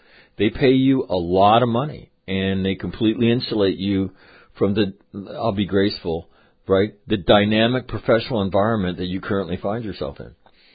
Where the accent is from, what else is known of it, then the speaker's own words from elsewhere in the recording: California, United States; I hate humidity. I've always hated it. I grew up in California.